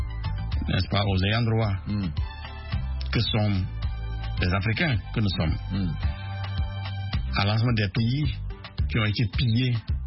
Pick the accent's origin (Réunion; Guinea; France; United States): Guinea; Nzérékoré, Nzérékoré Region; à Nzérékorée, ma ville natale, dans le sud-est de la Guinée